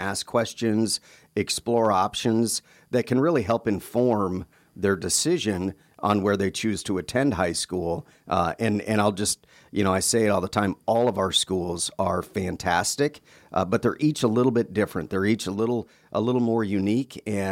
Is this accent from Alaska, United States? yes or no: yes; Wasilla, Alaska, United States; When I went to high school, I grew up in the Wasilla High School boundary, so boy, that's where I went to high school.